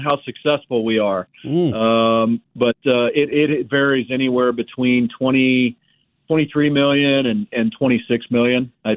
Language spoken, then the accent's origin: English; Manhattan, Kansas, United States; So I started at Kansas State. I grew up in Manhattan.